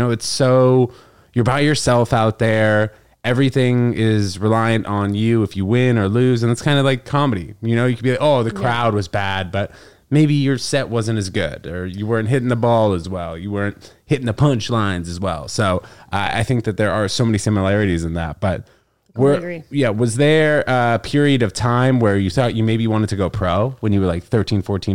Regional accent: New York City, New York, United States; because I grew up in New York City, that didn't exist.

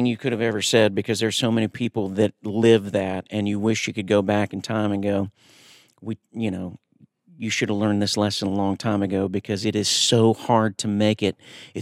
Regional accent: Ohio, United States; I grew up in Ohio, but we'd always come down to Nashville for summer vacations.

